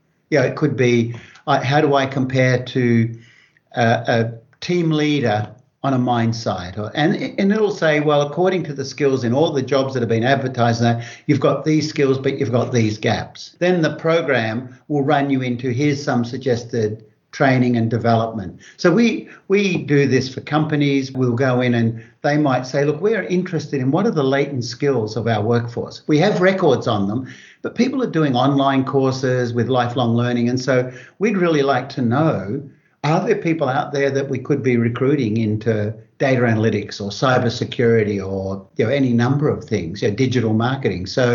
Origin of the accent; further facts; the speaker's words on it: Kalgoorlie, Western Australia, Australia; I grew up in Kalgoorlie. And so I grew up during one of them, sort of the major mining booms, you know, with nickel and gold being discovered around Kalgoorlie.